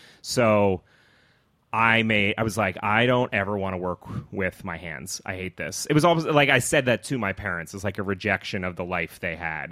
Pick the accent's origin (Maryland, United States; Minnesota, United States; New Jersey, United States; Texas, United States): New Jersey, United States; born there; also born or lived in Pennsylvania; I lived in the Poconos for 5 years. It was a strange... So I was born in New Jersey and don't have many memories of that.